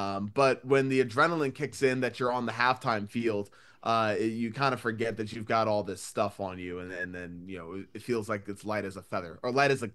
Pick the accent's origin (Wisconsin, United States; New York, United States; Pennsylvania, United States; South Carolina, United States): Pennsylvania, United States; Philadelphia; But also, I'm from Philly.